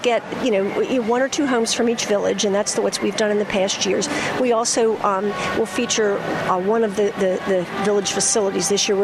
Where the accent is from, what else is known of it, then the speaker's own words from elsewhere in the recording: Pikesville, Maryland, United States; I had no idea where it was, because I grew up in Pikesville.